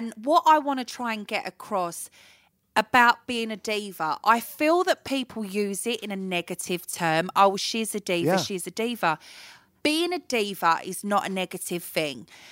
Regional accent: Romford, London, United Kingdom; I come from Romford. I was born in Romford.

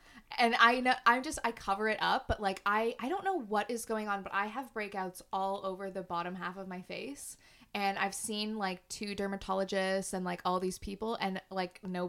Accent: Canada; moved away as an adult; we're both from Canada and we both moved over here.

